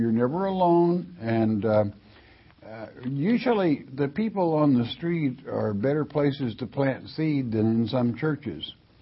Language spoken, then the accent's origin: English; Oklahoma, United States; When I was a child, I grew up in what they call Tornado Alley, born and raised in Oklahoma.